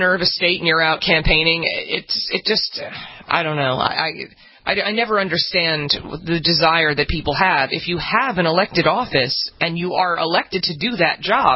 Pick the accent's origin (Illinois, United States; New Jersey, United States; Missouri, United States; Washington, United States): New Jersey, United States; I'm from New Jersey now, live again in New Jersey.